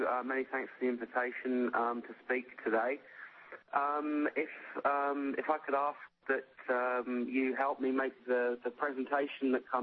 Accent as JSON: {"language": "English", "region": "England", "country": "United Kingdom", "lives_now": "Thalgau, Austria", "said": "I am English stroke European, so forgive me if some of the terminology is a bit different as we move on."}